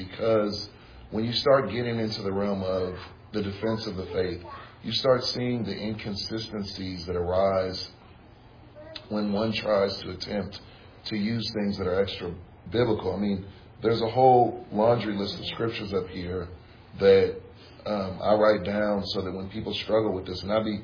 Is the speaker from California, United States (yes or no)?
yes; San Francisco, California, United States; I grew up in San Francisco, and I know a lot of people who have that worldview.